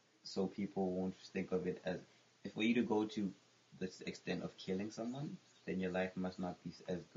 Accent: Botswana; from Botswana as well.

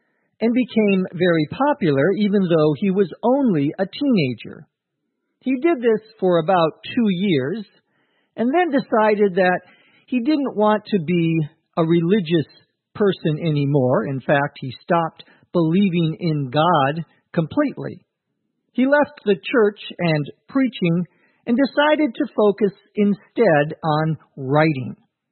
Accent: St. Paul, Minnesota, United States; it's partly based on his own experiences growing up in my hometown of St. Paul, Minnesota.

